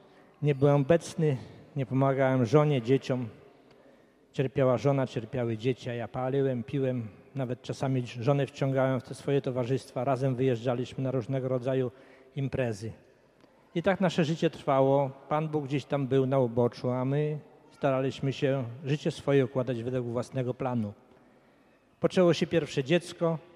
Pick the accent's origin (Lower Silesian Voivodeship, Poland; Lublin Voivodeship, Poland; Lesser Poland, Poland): Lublin Voivodeship, Poland; Biała Podlaska; Moja kochana żona Jasia … Jesteśmy z Białej Podlaskiej.